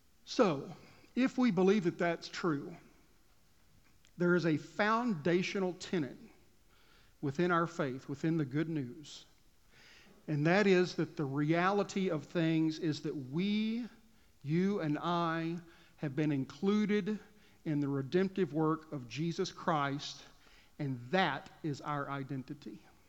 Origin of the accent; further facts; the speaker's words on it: Texas, United States; Growing up in Southwest Texas, back in the 80s, this was so true of the little town I grew up in.